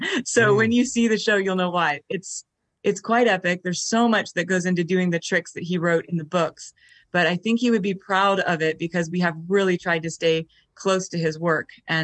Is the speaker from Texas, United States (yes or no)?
no; South Carolina, United States; And of course, I'm from South Carolina, so I hadn't been to the museum